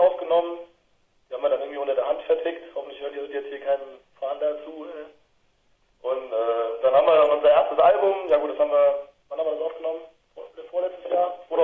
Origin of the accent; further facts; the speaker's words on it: Dillenburg, Hesse, Germany; now in Siegen, Germany; Dillenburg, Siegen, aus der Gegend. Mittlerweile wohnt die Hälfte von uns in Siegen, kommen ursprünglich aus Dillenburg.